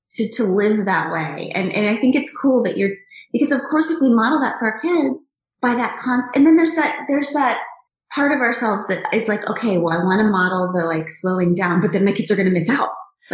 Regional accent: United States; But then I'm also American

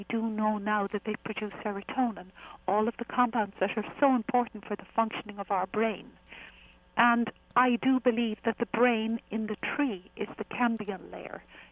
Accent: Ireland; I'm Irish, of course, you can figure that out, and I'm an Irish speaker as well.

